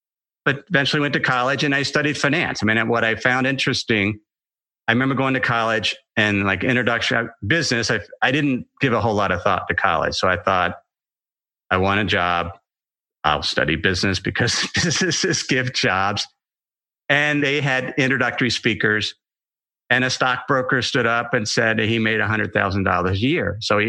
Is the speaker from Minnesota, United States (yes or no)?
no; Ohio, United States; I grew up in Ohio and I was a single family household.